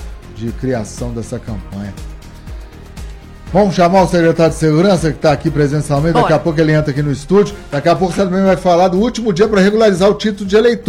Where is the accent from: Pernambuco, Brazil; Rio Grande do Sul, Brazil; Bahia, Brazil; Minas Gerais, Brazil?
Minas Gerais, Brazil; Belo Horizonte; Eu sou de Belo Horizonte, viu?